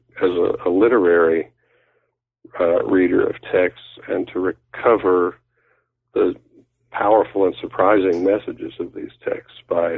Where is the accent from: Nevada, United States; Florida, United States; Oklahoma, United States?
Oklahoma, United States; I grew up in Oklahoma, went to an Episcopal day school as a high school student